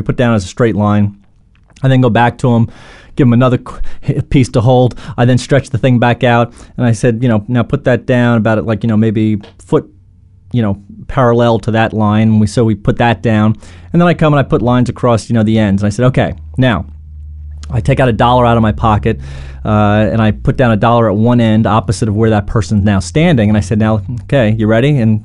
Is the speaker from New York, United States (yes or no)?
yes; New York, United States; I'm from New York, so I used to use the analogy of the World Trade Centers.